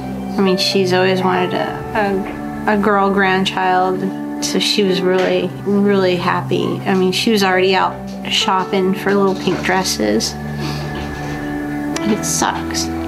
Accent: New Jersey, United States; now in Las Vegas, United States; I grew up in New Jersey. Just me and my mom. She took good care of me. It was hard in Jersey. It was hard just me and my mom and not a lot of help. So moved to Vegas

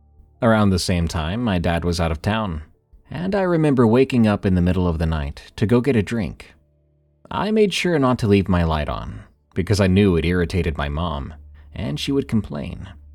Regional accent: Florida, United States; There's a church in my hometown in the panhandle of Florida, which happened to be the first place I entered when I came home from the hospital after 3 days old.

